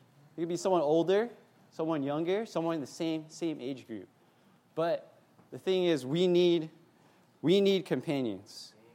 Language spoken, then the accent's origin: English; Philadelphia, Pennsylvania, United States; now in Cambridge, United States; And from Cambridge, Massachusetts. Been there for 6 years, but I also grew up in the Northeast. So I grew up around Philadelphia